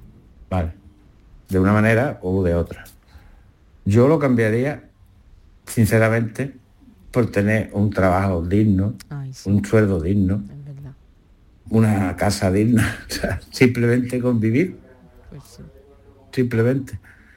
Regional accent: Algeciras, Andalusia, Spain; de Algeciras

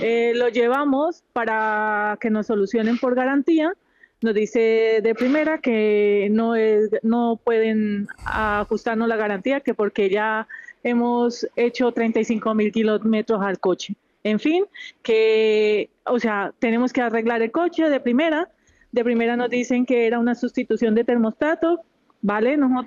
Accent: Colombia; now in Alcalá la Real, Spain; Yo soy de Colombia.

